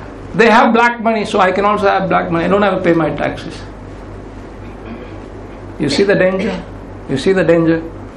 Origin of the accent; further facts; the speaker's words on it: India; And speaking as an Indian citizen, I would say that India has never needed healing more desperately at any time in history than it does now.